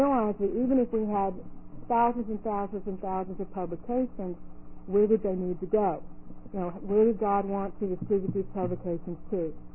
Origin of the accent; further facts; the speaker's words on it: Arkansas, United States; my brother said that I have some kind of a strange accent now. I'm from Arkansas, maybe an Australian, learning Spanish.